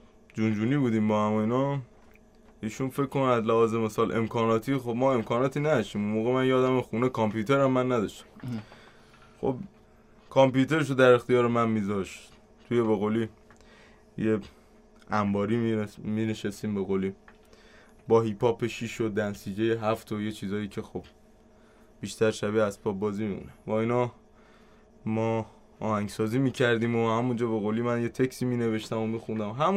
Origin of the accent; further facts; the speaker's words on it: Abadan, Khuzestan, Iran; بچه آبادان.